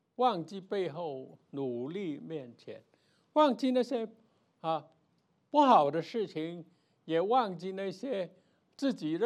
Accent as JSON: {"language": "Chinese", "country": "China", "said": "但我们是中国人，我们自己知道我有什么民族的优越感"}